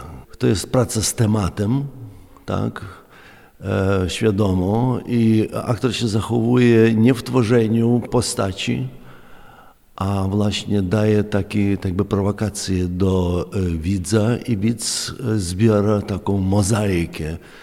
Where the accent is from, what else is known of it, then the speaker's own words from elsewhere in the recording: Ukraine; Polish is a second language; moved away as an adult; now in Grodzienice, Poland; jestem aktorem z Ukrainy, aktorem teatru, kina, a także jestem pisarzem i dramaturgiem. No i pedagogiem aktorstwa, pedagogiem teatralnym. Od początku wojny jestem tutaj w Grodzienicach.